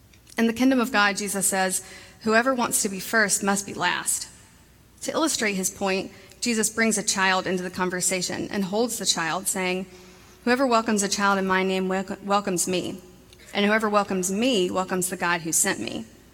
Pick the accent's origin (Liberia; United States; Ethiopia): United States; Montgomery, Alabama; I grew up in Montgomery, Alabama, and when I was in sixth grade, I transferred to a new school